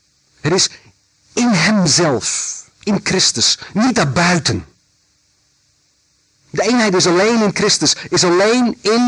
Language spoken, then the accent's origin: Dutch; Netherlands; now in Belgium; Weet u dat ik eigenlijk wees ben in Nederland? Als ik daar kom, dan ben ik geen Nederlander meer. En hier ben ik geen Belg en zeker geen Vlaming.